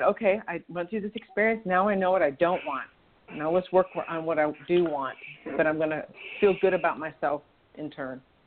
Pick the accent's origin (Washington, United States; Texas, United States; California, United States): Texas, United States; Hi, Melissa. I'm from Texas also, so I recognize your phone number.